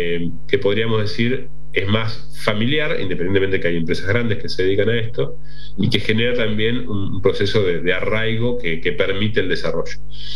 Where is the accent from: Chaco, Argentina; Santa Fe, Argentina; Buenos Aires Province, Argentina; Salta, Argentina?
Buenos Aires Province, Argentina; General Madariaga; yo soy de General Madariaga, un pueblo netamente ganadero, y yo recuerdo cuando era chico iba mucho al campo con mi padre, que era plomero y arreglaba molinos.